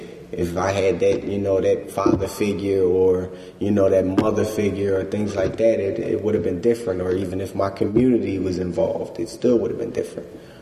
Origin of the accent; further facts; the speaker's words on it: Philadelphia, Pennsylvania, United States; But believe it or not, I'm from West Philadelphia right now